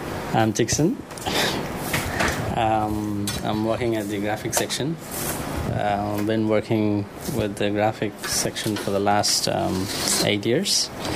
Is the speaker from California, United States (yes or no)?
yes; Oroville, California, United States; born there; I was born in Oroville.